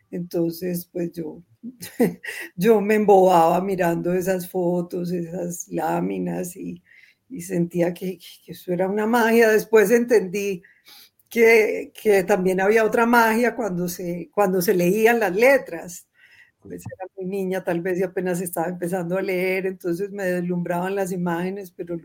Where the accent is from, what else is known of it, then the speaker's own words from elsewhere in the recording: Medellín, Antioquia, Colombia; also born or lived in Cúcuta; yo nací en Cúcuta, pero cuando tenía un año nos vinimos a vivir a Medellín. Sin embargo, pues mi padre era italiano, él llegó aquí a Colombia a los 16 años, solo, sin familia, tenía unos tíos en Cúcuta